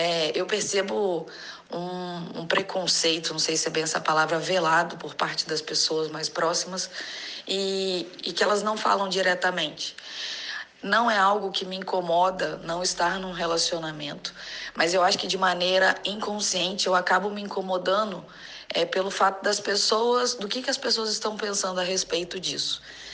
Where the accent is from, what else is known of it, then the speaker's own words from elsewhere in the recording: Rio de Janeiro, Brazil; eu tenho 30 anos, sou do Rio de Janeiro.